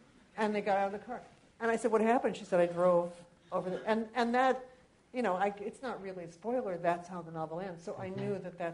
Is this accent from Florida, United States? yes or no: no; New York, United States; You know, I grew up in New York, so we couldn't get our licenses till everybody was out of town already.